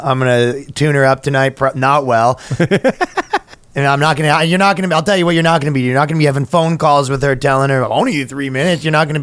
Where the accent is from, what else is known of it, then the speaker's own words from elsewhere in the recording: Canada; I'm Canadian. That's it.